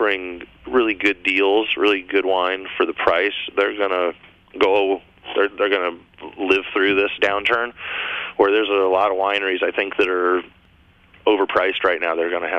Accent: Nebraska, United States; I'm originally from Nebraska, so I do go back to Omaha and check out the food and the restaurants and the grocery stores

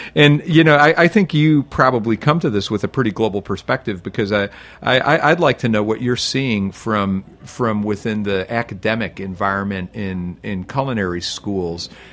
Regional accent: Chicago, Illinois, United States; also born or lived in New York; I was raised in kitchens in Chicago, and then in New York.

